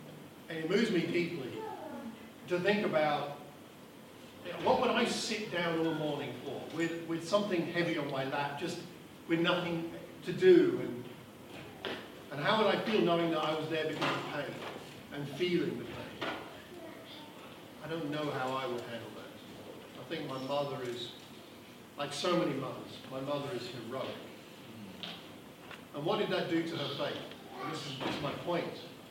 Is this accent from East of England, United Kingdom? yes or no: yes; Luton, East of England, United Kingdom; born there; I was born in Luton 58 years ago.